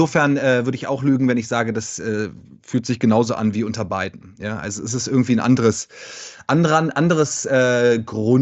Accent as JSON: {"language": "German", "region": "Berlin", "country": "Germany", "tie": "born or raised there", "lives_now": "Brooklyn, United States", "said": "habe den Winter in meiner Heimat Berlin verbracht und bin jetzt seit einer Woche wieder zurück in Brooklyn, wo ich hier sitze"}